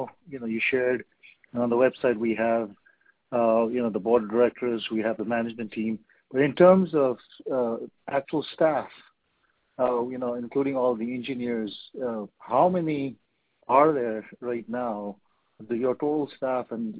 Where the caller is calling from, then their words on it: Toronto, Ontario, Canada; Hi, I'm calling from Toronto.